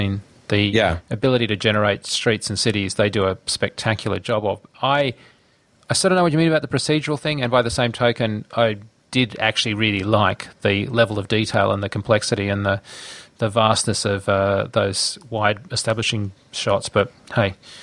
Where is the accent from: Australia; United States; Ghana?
Australia; I'm an Australian, and I know intimately what that kind of feels like.